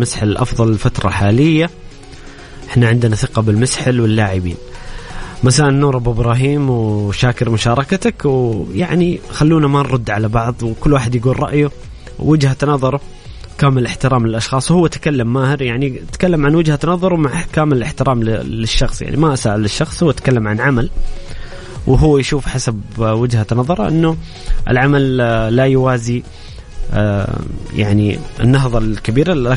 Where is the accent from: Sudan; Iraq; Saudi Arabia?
Saudi Arabia; أصبح أمر بديهي بالنسبة لنا كسعوديين أنه نتأهل كأس العالم